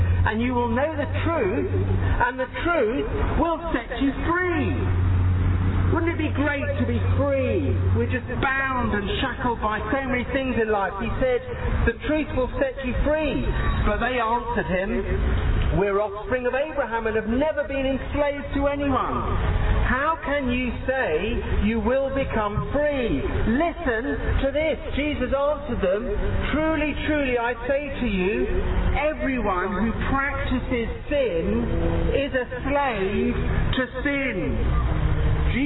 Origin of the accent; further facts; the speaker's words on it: England, United Kingdom; Some of you may recognize from my accent that I'm from England.